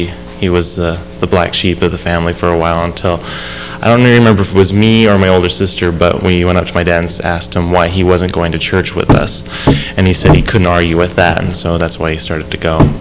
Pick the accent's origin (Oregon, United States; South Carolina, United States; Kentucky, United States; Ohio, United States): Oregon, United States; Central Point; I'm originally from Oregon. I was born and raised there, actually in Central Point, but Central Point's basically Medford